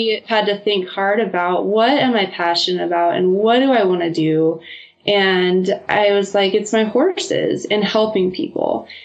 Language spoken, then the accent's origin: English; Arizona, United States; So I grew up in Arizona, always had horses in my life since I was a little girl.